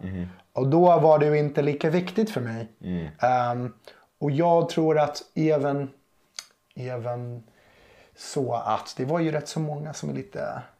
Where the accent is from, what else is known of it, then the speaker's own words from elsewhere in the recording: San Diego, California, United States; Swedish is a second language; now in Sweden; 28 år gammal. Jag är född och uppväxt i USA, i Kalifornien, San Diego. Flyttade hit till Sverige i 2014.